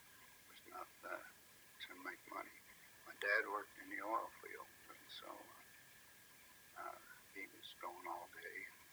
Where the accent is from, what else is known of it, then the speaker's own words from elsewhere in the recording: Wileyville, West Virginia, United States; So I grew up in West Virginia. I was born in Wileyville, West Virginia, April the 16th, 1918. And I lived most of my life on a little farm there out on West called Alistair Ridge, a place called Alistair Ridge.